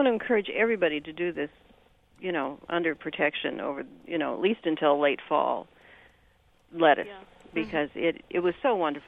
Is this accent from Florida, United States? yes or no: no; California, United States; from California. I know that.